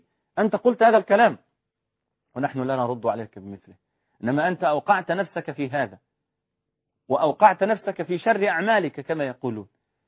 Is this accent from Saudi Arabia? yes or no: no; Egypt; صحيح يا أخي، عندنا في مصر مثلا بيقول لم المتعوس على خيب الرجاء